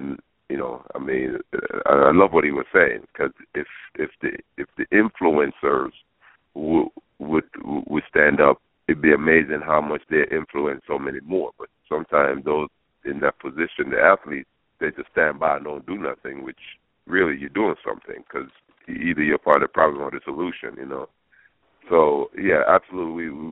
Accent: Jamaica; moved away; when we came from Jamaica

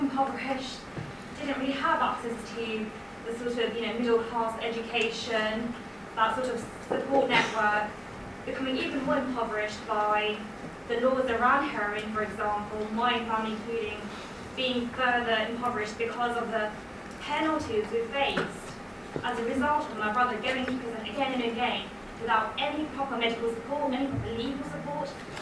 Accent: Tower Hamlets, London, United Kingdom; I grew up in Tower Hamlets. Around the 1990s, I come from a very strong Bangladeshi community

